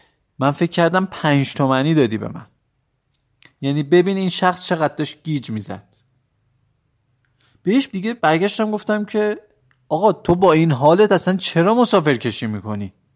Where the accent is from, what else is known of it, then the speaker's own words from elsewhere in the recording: Iran; حالا ما تو ایرانیم، زیاد این چیزا واسمون آشنا نیست